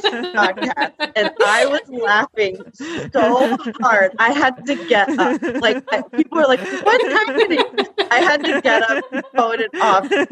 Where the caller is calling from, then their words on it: New Jersey, United States; I'm calling from Jersey.